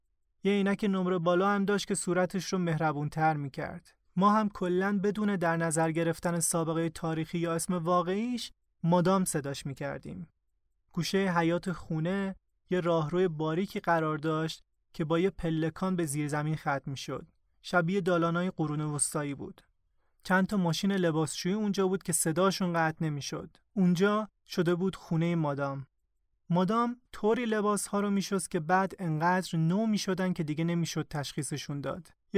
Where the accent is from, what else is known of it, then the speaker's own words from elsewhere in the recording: Iran; now in Germany; پرستارا که میدونستن من ایرانیم